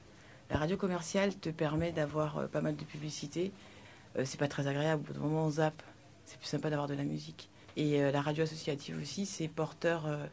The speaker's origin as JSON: {"language": "French", "country": "French Guiana", "said": "Je suis guyanaise, je ne connais pas grand-chose sur la langue occitane."}